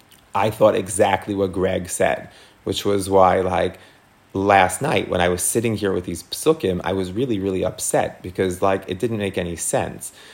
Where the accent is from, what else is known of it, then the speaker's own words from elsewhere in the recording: Jamaica Estates, New York, United States; when I was growing up in the Young Israel Jamaica States